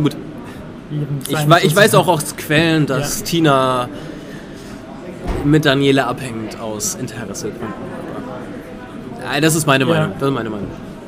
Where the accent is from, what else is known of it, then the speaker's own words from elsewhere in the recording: Spain; Ich würde sogar gerne Mittagsschlaf machen, als typischer Spanier, aber das geht leider nicht.